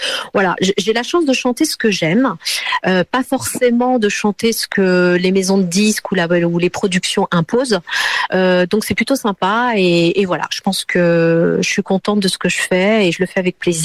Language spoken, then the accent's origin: French; France; born there; même si je suis née en France, même si ma vie aujourd'hui est entre la France et le Portugal, mais j'ai quand même été attirée par cette culture portugaise et par mes racines.